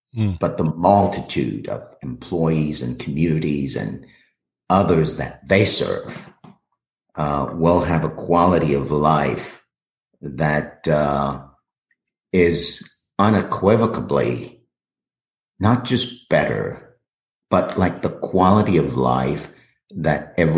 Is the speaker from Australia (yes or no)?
no; Haiti; now in United States; I was born and raised in Haiti and came to the States in 77. And though I left Haiti, I never really left.